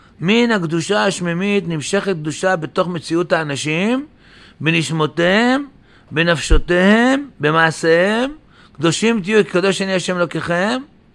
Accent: Jerusalem, Jerusalem District, Israel; אני ירושלמי, כן. אבל אני לא ירושלמי עצלן

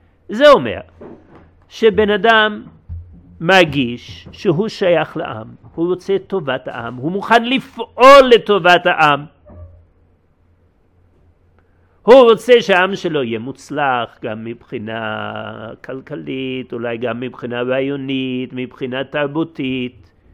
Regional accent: United States; now in Israel; אני לא נולדתי בארץ ישראל. אני נולדתי במה שנקרא בטעות, המונח הוא ארצות הברית, זה לא באמת תרגום מדויק של השם, כן? אבל אני נולדתי שם. למדתי שם בבית ספר יהודי דתי.

